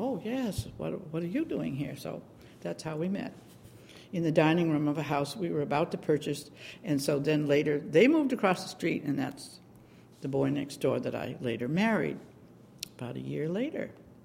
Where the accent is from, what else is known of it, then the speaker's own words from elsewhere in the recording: Winchester, Massachusetts, United States; Well, I was raised in Winchester, Mass.